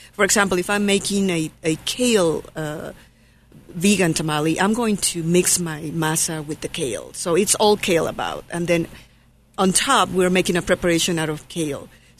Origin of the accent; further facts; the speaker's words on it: Oaxaca, Mexico; I'm from Oaxaca, south of Mexico.